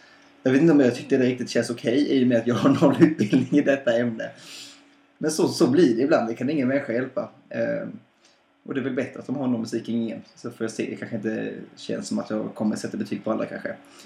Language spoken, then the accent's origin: Swedish; Småland, Sweden; accent: Småland; Det beror på min småländska.